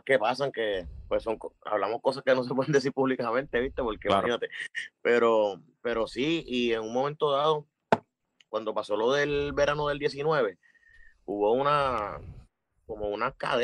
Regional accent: Cataño, Puerto Rico; De Cataño.

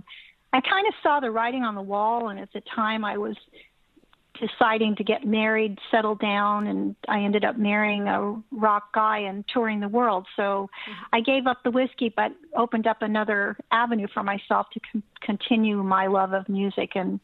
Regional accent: Venice Beach, California, United States; also born or lived in Culver City, United States; So I was born in Culver City, but raised in Venice Beach.

